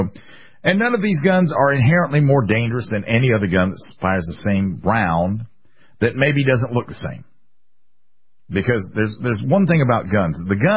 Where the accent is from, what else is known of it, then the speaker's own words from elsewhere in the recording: United States; born there; I'm born American by the grace of God and a lot of luck, I guess.